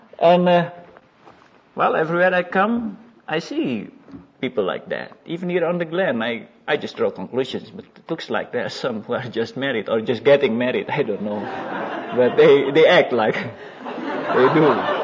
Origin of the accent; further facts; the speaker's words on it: Indonesia; English is a second language; I come from Indonesia, and as has been told, I have a wife, 4 children, 2 sons, 2 daughters.